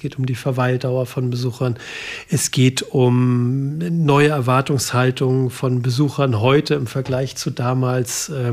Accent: Fischerhude, Lower Saxony, Germany; also born or lived in Bremen; Ja, ich bin tatsächlich in Bremen geboren, aber in Fischerhude bei Bremen groß geworden. Das ist ein kleines Künstlerdorf, nur wenige Kilometer weg von Bremen.

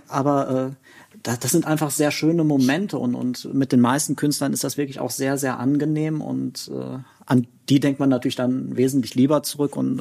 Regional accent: Neuwied, Rhineland-Palatinate, Germany; born or raised there; also born or lived in Duisburg

